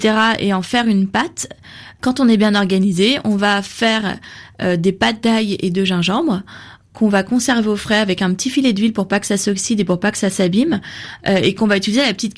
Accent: Gujarat, India; Moi, je suis originaire du Nord, plutôt de l'Inde, donc du Gujarat.

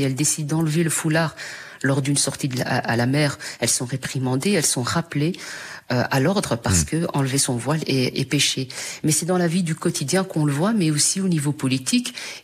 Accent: Brussels, Belgium; d'une famille de musulmane. Et je suis née de 8 enfants. Donc, évidemment, j'ai grandi à Bruxelles dans un quartier qu'on appelle les quartiers assez sensibles, juste à côté de Molenbeek.

